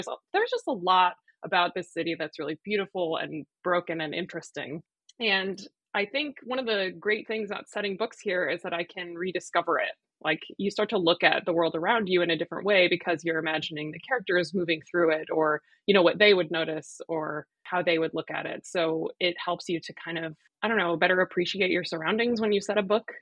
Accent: Chicago, Illinois, United States; So I'm Polish, like my family's Polish, but I grew up in Chicago, which has like a big immigrant population from Poland since World War II

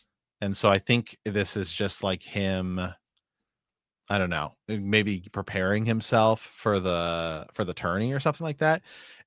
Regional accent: Ohio, United States; now in Oregon, United States; there's no humidity out here in Oregon, but you know, obviously I grew up in Ohio.

